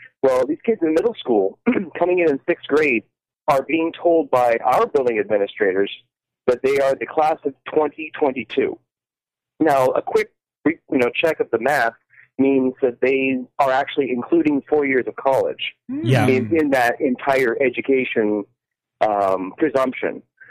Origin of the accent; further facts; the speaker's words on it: Canada; now in United States; Well, I'm originally from Canada, so I would have had to stay there an extra 2 years because they had the grade 13 at that point